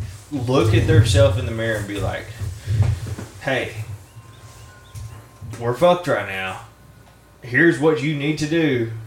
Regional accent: Ireland; I might just be a rebel at heart. I mean, probably that's why I'm Irish, dude.

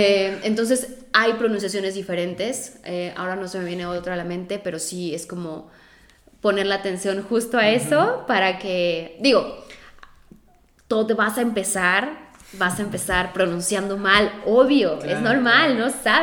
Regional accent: Mexico; moved away as an adult; Sí, justo cuando me fui de México, pues renuncié a mi trabajo.

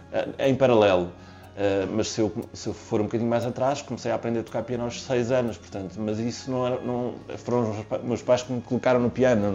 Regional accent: Valpaços, Vila Real, Portugal; eu fazia rádio local em Trás-os-Montes, em Valpaços, de onde sou

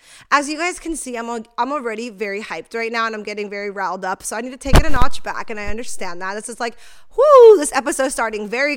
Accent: United States; I'm an American citizen. I'm from America. I was raised in the United States.

